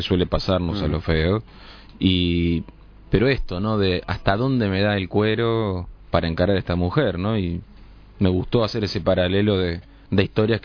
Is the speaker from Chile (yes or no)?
no; Castelar, Buenos Aires Province, Argentina; Yo me crié en Castelar, que es un pueblo unos 40 kilómetros de Buenos Aires. Sigo viviendo ahí, mis hijos crecen ahí.